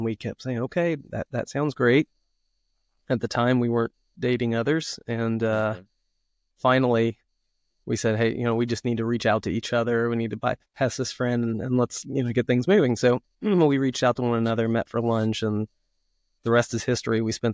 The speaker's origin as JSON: {"language": "English", "region": "Ohio", "country": "United States", "tie": "born or raised there", "lives_now": "Dayton, United States", "said": "So Whitney and I grew up in Ross County, just east of Dayton, where we live now."}